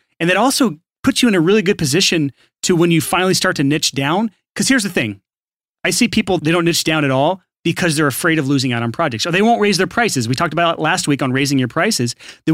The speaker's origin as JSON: {"language": "English", "region": "Alabama", "country": "United States", "tie": "born or raised there", "said": "I mean, I was born and raised in Alabama, yeah. So that's my actual voice."}